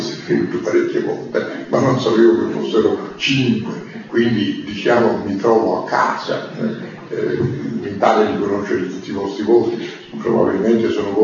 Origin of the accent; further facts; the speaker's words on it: Naples, Campania, Italy; born there; now in Rome, Italy; Io con grande entusiasmo andai a Napoli, praticamente mi trasferii di nuovo nella mia città natale, pur vivendo a Roma, conservando la mia casa di Roma